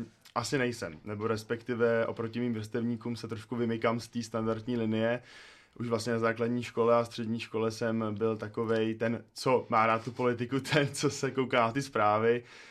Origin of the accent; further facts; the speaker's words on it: Plzeň, Plzeň Region, Czechia; now in Prague, Czechia; já jsem vlastně původně z Plzně, no a tam ta cesta jako takhle začala a teď jsem tady v Praze